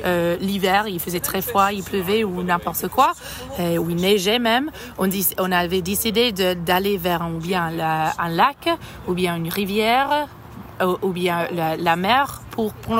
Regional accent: Scotland, United Kingdom; French is a second language; moved away as an adult; also born or lived in Spain; J'ai vécu après avoir terminé mes études, je suis partie de l'Écosse très rapidement. Je suis allée en Espagne en pensant que j'allais jamais retourner.

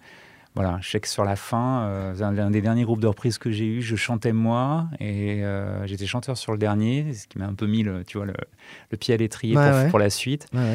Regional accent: Lyon, Auvergne-Rhône-Alpes, France; Moi, je suis lyonnais, voilà. Ouais. Et je suis né à Lyon, je vis à Lyon et j'adore la ville.

